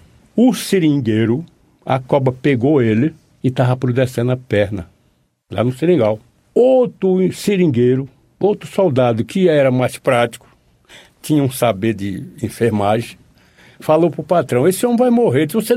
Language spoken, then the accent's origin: Portuguese; Alagoinhas, Bahia, Brazil; Eu sou baiano, sou filho da cidade de Alagoinha, no estado da Bahia.